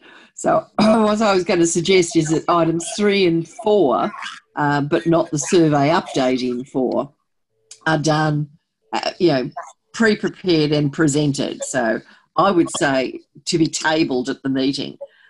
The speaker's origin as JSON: {"language": "English", "country": "Australia", "said": "Now, to me, as an Australian in a meeting, when I table something, we're putting it down in written form to be taken as read."}